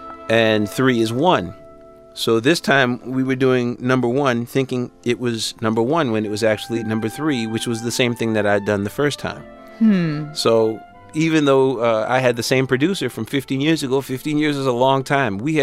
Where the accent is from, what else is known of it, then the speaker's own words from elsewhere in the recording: Louisiana, United States; it probably helped that I was a black kid growing up in Louisiana in the 60s who went to predominantly white Catholic schools.